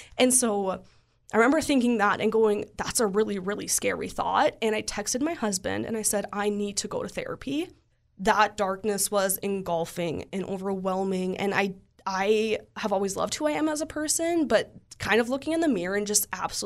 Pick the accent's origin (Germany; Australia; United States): United States; moved away as an adult; now in Canada; but I'm originally from the States.